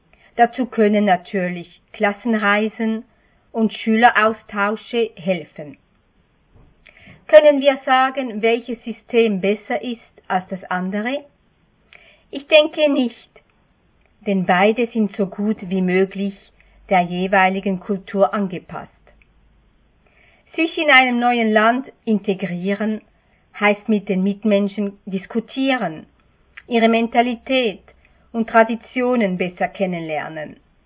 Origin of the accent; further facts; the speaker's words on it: Switzerland; Als Schweizerin bin ich an eine Multikultur gewöhnt.